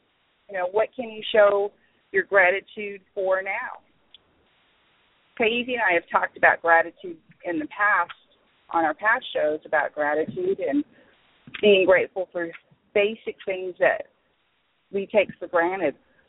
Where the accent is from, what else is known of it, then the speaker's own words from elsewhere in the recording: Hawaii, United States; You know, I'm Hawaiian and I'm very proudful.